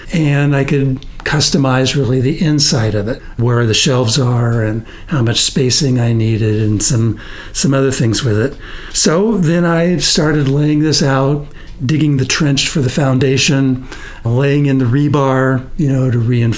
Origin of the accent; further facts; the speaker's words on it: Portland, Oregon, United States; moved away as an adult; also born or lived in Hawaii; now in San Diego, United States; Well, I was born and raised in and around Portland and have been a lifelong gardener from very little kid time to till today. So I lived the first half of my life in Oregon and then moved to Hawaii and then San Diego for the second half of my life.